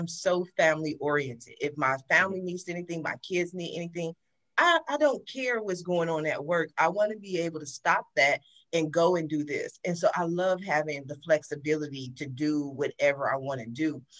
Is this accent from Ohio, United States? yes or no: yes; Columbus, Ohio, United States; also born or lived in Washington, D.C.; I'm from Columbus, Ohio. My mom has 8 brothers and sisters.